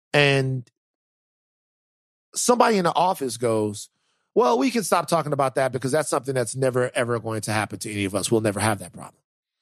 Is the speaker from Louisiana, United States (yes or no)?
yes; Baton Rouge, Louisiana, United States; Growing up in Baton Rouge, a lot of times it was chaotic.